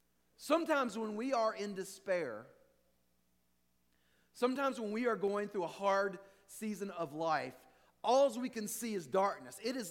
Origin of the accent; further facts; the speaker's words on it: Virginia, United States; Where I grew up in Virginia, there are these mountains that fog gathers on